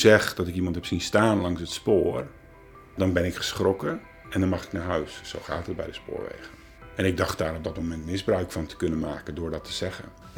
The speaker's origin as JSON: {"language": "Dutch", "town": "Haarlem", "region": "North Holland", "country": "Netherlands", "tie": "born there", "said": "Ik ben geboren in Haarlem als oudste van 7 kinderen."}